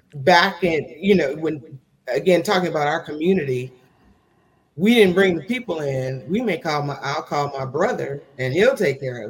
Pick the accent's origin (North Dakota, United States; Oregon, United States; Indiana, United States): Indiana, United States; now in Muskegon, United States; I am originally from Indiana, so I'm not a native, but I married a Muskegonite.